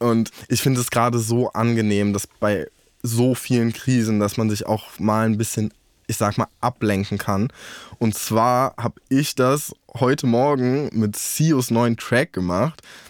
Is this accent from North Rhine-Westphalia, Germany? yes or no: yes; North Rhine-Westphalia, Germany; Ich komme ja aus dem Ruhrgebiet und dass einfach meine Nachbarstadt den CSD absagen muss